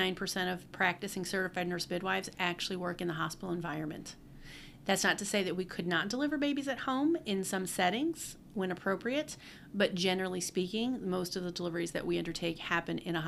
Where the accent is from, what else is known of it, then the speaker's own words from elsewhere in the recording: Bordentown, New Jersey, United States; I am homegrown. I have lived here in New Jersey in the greater Mercer County area all of my life. I'm from Bordentown, and where I live with my five children and three dogs and husband.